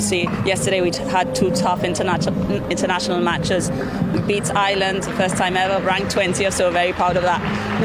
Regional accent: Gibraltar; We're only 30,000, a population of 30,000, but very patriotic. All of our players are born and bred in Gibraltar, so we're super proud of that.

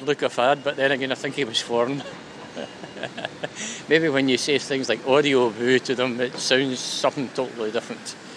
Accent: Scotland, United Kingdom; accent: Scots; that and not my broad Scots accent

